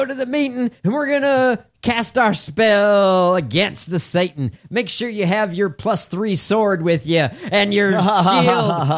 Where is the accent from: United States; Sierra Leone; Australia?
United States; Illinois; This is in my home state.